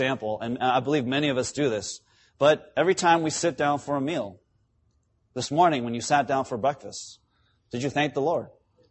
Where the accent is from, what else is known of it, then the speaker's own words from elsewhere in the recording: California, United States; you know, hey, I'm from Southern California. There's no Safeways where I live.